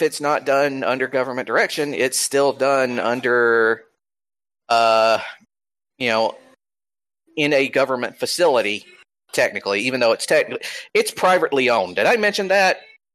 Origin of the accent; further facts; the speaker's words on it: Georgia, United States; turns out that in an ICE facility right here in my home state of Georgia